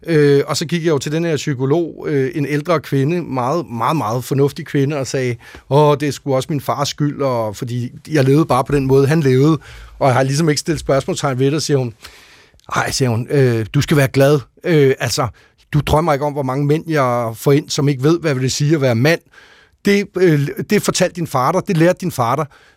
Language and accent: Danish; Gentofte, Capital Region of Denmark, Denmark; vi kommer jo fra Gentofte